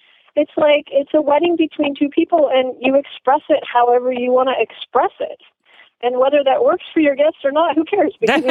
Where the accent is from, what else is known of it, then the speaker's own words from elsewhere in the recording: Denver, Colorado, United States; from Denver, Colorado